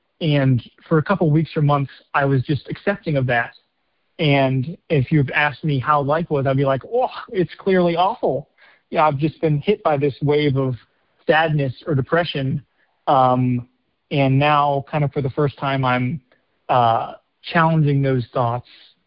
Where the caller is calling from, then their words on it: Virginia, United States; I'm calling you from Virginia.